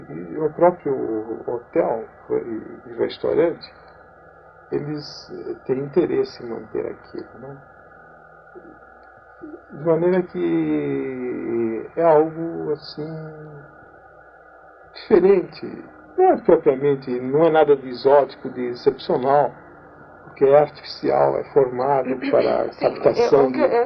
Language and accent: Portuguese; São Paulo, Brazil; Eu fui criado e nasci aqui em São Paulo e tenho que viver nessa turbulência. Porque eu morei em Sorocaba, trabalhando lá.